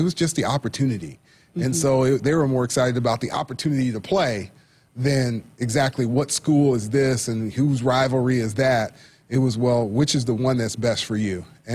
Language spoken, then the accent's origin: English; Lawton, Oklahoma, United States; also born or lived in Fort Riley, Kansas; Dad being in the military, I was born in Fort Riley, which is Kansas. And then I grew up in, you know, Fort Sill, which is in Lawton.